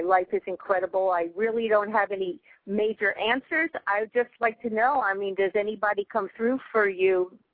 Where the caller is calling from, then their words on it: Puerto Vallarta, Jalisco, Mexico; I'm calling from Puerto Vallarta, Mexico.